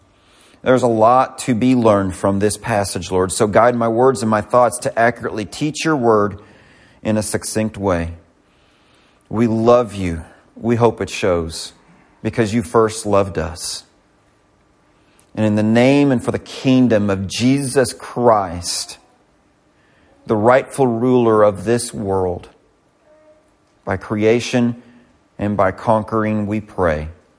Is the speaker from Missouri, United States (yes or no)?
yes; Missouri, United States; I'm from Missouri. You have to show me.